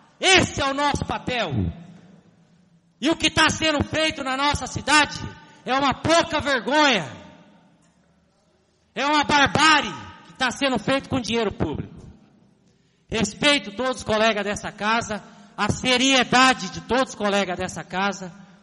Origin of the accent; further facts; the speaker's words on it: Minas Gerais, Brazil; E olha que de queijo eu entendo, que eu sou mineiro, hein?